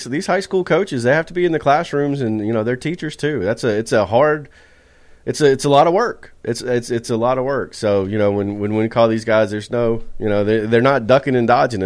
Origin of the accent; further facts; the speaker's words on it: Georgia, United States; I grew up in Middle Georgia in the 90s.